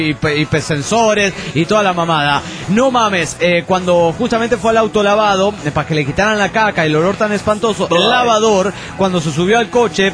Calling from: Mexico City, Mexico; del DF mexicano.

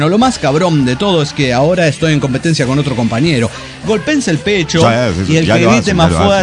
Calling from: Mexico City, Mexico; de Ciudad de México.

